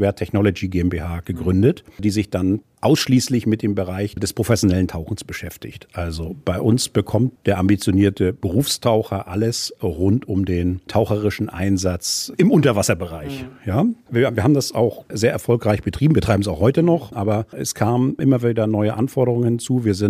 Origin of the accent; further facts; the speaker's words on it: Northern Germany, Germany; Ich bin Norddeutscher durch und durch.